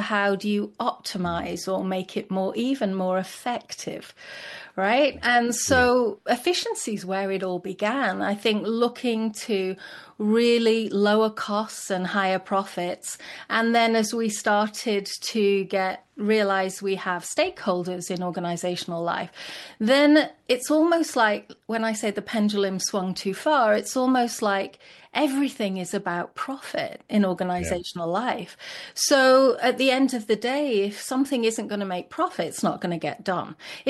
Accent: Blackpool, North West England, United Kingdom; now in United States; I'm originally from England, from the Northwest, a little town called Blackpool that Americans don't understand, but it's probably the wrong side of the tracks.

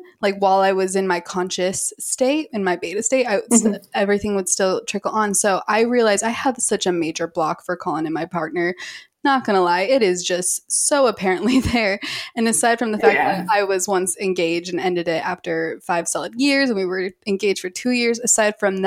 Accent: Utah, United States; I come from Utah

